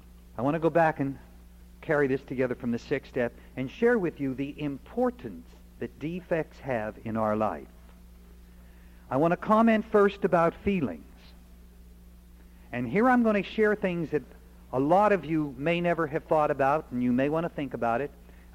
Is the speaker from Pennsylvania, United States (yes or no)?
yes; Pennsylvania, United States; I'm not a wheat farmer. I'm from Pennsylvania, remember.